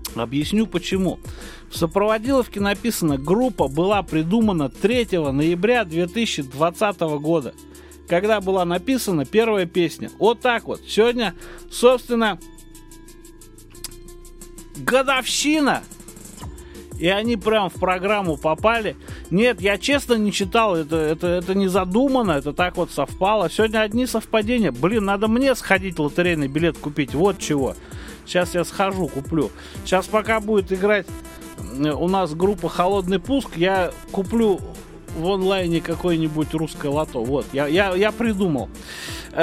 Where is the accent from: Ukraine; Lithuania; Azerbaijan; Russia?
Ukraine; Kyiv; born there; я просто родился в Киеве.